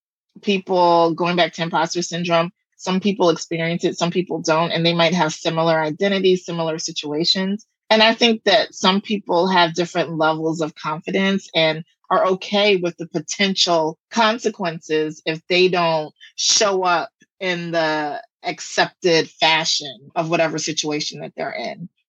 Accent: the South, United States; And I'm from the South.

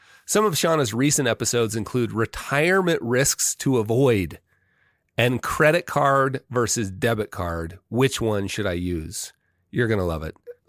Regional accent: Park City, Utah, United States; So I was settled in a cozy room at a music and art conference in my hometown of Park City, Utah

